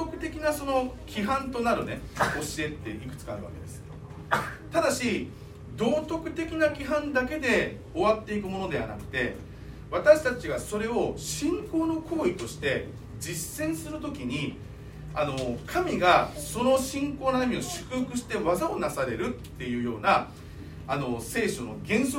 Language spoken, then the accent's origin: Japanese; Mie, Japan; 私は三重県のね、その出身なので、愛知県でどっちかっていうとね、地元に近い準地元なわけなんですけども、ただそうは言っても愛知県に住んだことはないので